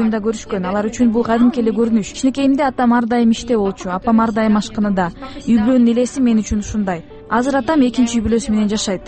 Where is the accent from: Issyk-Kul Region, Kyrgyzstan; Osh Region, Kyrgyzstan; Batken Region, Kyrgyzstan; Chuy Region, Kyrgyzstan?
Chuy Region, Kyrgyzstan; Tokmok; Мен биринчиден дунганмын. Дунгандар кыргыздарга караганда салт туурак келет. 7 жашыма чейин токмокто өскөм. Менин атам Казакстанда төрөлгөн, ал эми чоң атам менен чоң энем Казакстанга Кытайдан качып келишкен.